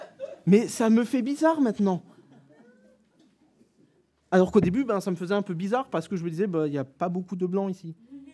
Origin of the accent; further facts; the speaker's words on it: Grand Est, France; moi, je suis super content de dire que je viens d'Alsace, j'aime tellement ma région.